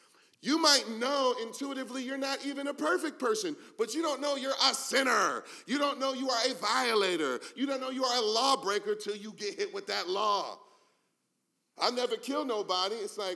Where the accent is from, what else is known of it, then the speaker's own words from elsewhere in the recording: Detroit, Michigan, United States; I grew up in Detroit, and it was a dangerous neighborhood I grew up in.